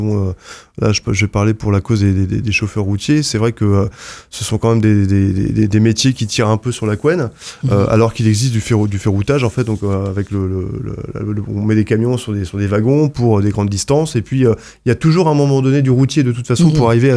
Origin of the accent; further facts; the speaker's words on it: Brittany, France; Quand on est breton, on se rend compte à quel point il y a beaucoup de camions sur les routes.